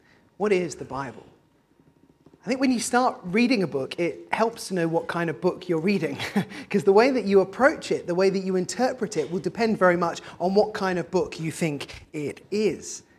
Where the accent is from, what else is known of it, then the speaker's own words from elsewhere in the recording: Oxford, South East England, United Kingdom; I'm from Oxford